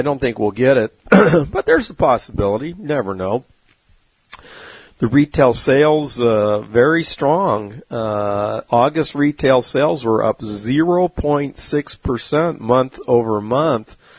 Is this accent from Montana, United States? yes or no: no; California, United States; living in the low country in South Carolina. But I grew up in California. I'm used to mountains. I love mountains.